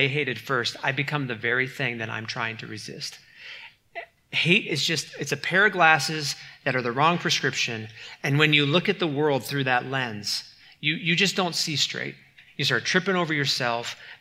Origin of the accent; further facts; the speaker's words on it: Midwest, United States; I'm from the Midwest. It was called Minnesota nice.